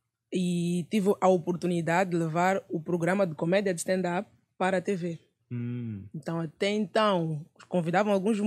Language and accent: Portuguese; Mozambique; accent: Mozambican